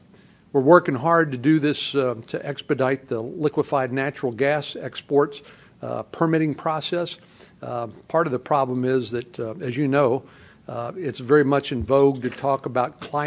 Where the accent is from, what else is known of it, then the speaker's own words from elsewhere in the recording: Texas, United States; He's a liberal from Vermont. I'm a conservative from Texas